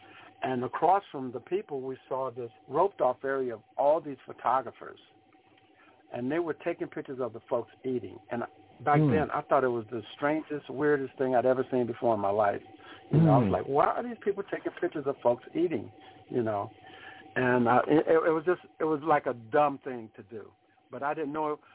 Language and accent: English; North Carolina, United States; These two country guys from the South, you know. I'm from North Carolina. He's from Virginia.